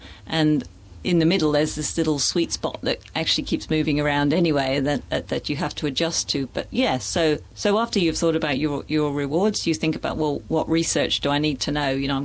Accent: England, United Kingdom; also born or lived in United States; I'm obviously from England originally, and the teacher who was showing me around saying, gee, you've really lost your accent.

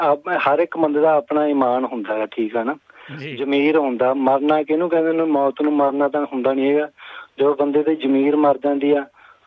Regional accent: Mahmadpur, Punjab, India; moved away; ਭਾਜੀ ਇੱਥੇ ਆਇਆ ਨੂੰ ਮੈਨੂੰ ਅਰਾਊਂਡ ਵੀ 7 ਸਾਲ ਦੇ ਕਰੀਬ ਹੋ ਚੱਲੇ ਨੇਗੇ, ਤੇ ਮੇਰਾ ਪਿੰਡ ਹੈਗਾ ਮਹਮਦਪੁਰ, ਜ਼ਿਲ੍ਹਾ ਸੰਗਰੂਰ ਦੇ ਵਿੱਚ ਆਏ।

